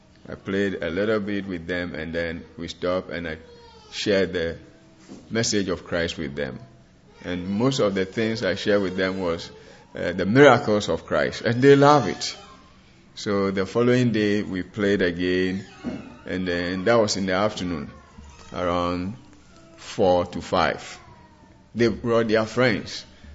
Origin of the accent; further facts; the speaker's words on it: Ghana; accent: British and Ghana English; I'm coming from Ghana, West Africa.